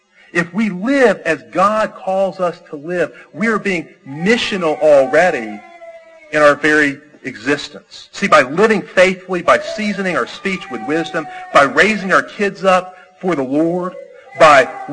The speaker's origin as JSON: {"language": "English", "town": "Chicago", "region": "Illinois", "country": "United States", "tie": "born or raised there", "said": "I spent a good part of my childhood growing up in Chicago. My parents, both native Alabamians, like to say that we were prisoners of war held captive up there."}